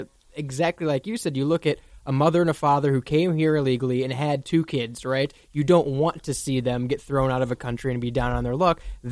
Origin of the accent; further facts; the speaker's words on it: United States; And I think that's where, as an American